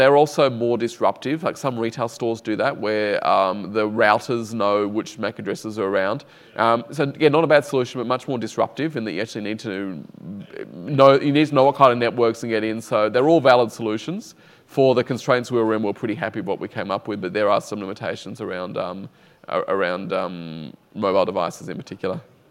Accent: Australia; So I'm from Australia.

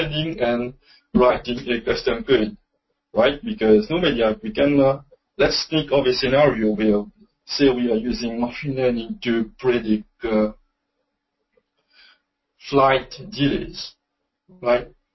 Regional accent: Mauritius; And I'm from Mauritius, in case you don't know it, small island in the Indian Ocean region.

